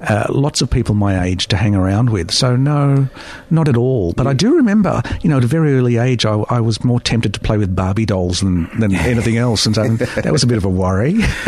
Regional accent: Carnegie, Victoria, Australia; also born or lived in Malvern; Oh, I was born in Malvern, I think, but raised in Carnegie.

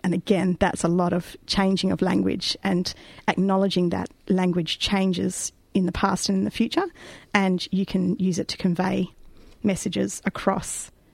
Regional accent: Western Australia, Australia; So I was born on Noongar country and brought up on Noongar country.

